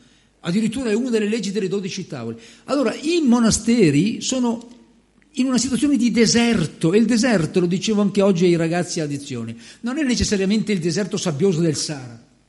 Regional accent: Genoa, Liguria, Italy; sono cresciuto a Genova, dico, avevo già 10 anni quando ho cominciato a girare a piedi la Genova antica, no? Quando stavo con i miei nonni a Nervi

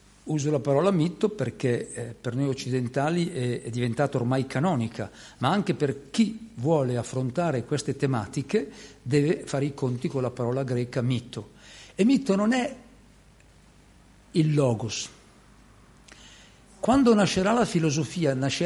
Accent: Lombardy, Italy; Io sono lombardo, per cui mi permetto di dire queste cose dall'esterno. Ma conoscendo il Veneto dal 70, dagli anni 70

